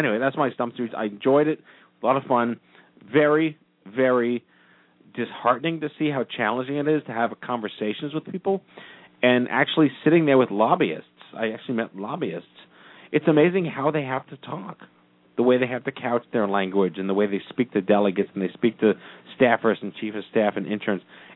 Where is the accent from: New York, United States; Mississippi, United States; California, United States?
New York, United States; which is very cool because I am a New Yorker and I vote and they care about me.